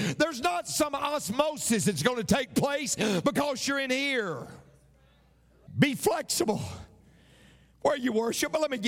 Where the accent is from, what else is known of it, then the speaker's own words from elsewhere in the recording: Tennessee, United States; moved away as an adult; when I came here 28 years ago, you got to keep in mind, I'm from Tennessee.